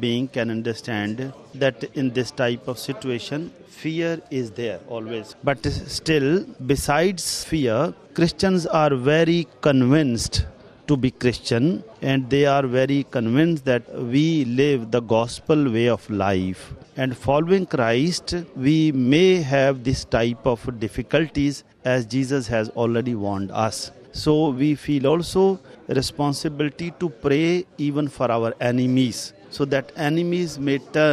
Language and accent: English; Pakistan; And we always tell people that we are Pakistani. Our grandfathers, mother, were born in Pakistan. So before Pakistan came into being, 1947, we are already in Pakistan. So we are Pakistani, we will live in Pakistan.